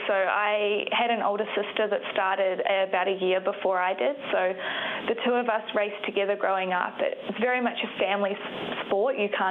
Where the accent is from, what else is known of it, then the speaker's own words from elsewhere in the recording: New Zealand; also born or lived in Australia; now in United States; I grew up in New Zealand and then raced in Australia, and now I'm here based in the US.